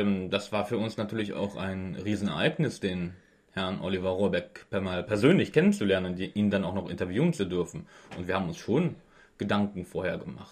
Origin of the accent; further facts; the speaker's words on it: Kempen, North Rhine-Westphalia, Germany; Kempen, Niederrhein.